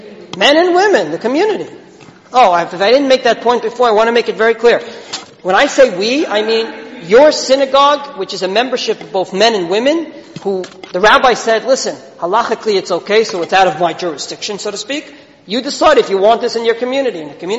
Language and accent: English; United States; I didn't understand because I'm from America.